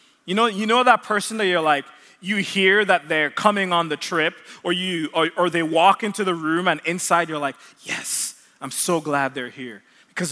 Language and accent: English; Jamaica; And so and I'm from Jamaica. And so there's tons of accents in this same house.